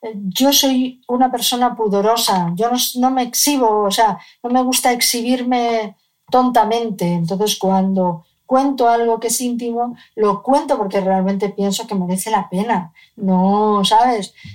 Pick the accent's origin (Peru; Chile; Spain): Spain; Cádiz, Andalusia; De esa foto del 56 al 62, en el que nací yo, donde Vivíamos en Cádiz, yo nací en Cádiz